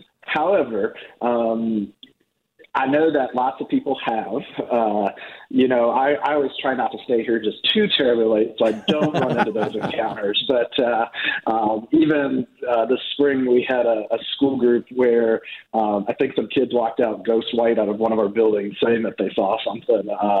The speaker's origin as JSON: {"language": "English", "region": "Missouri", "country": "United States", "tie": "born or raised there", "also_born_or_lived": "East Coast", "said": "I actually grew up in the Midwest. I grew up in Missouri, so don't hold that against me."}